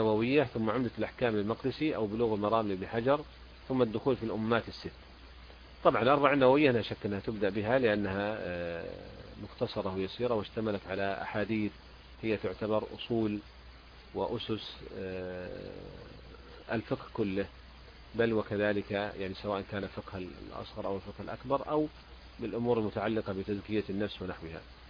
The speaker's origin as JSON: {"language": "Arabic", "country": "Saudi Arabia", "said": "وبخاصة عندنا في السعودية"}